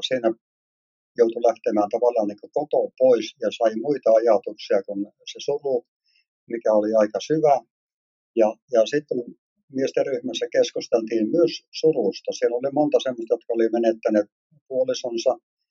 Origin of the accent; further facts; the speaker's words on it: Oulu, North Ostrobothnia, Finland; olen syntynyt Oulussa vuonna 1946 ja olen kahden lapsen isä ja kolmen lapsen vaari. Kävin koulun ja armeijan Oulussa.